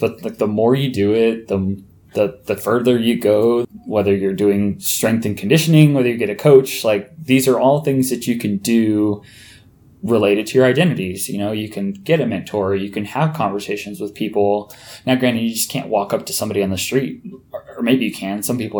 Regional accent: United States; I mean, all I know is my own experience growing up in the States.

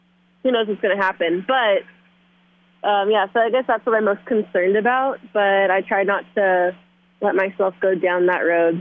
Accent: San Jose, California, United States; But at the time, I'm from San Jose. So at the time I was like, well, I kind of want them to be in Northern California.

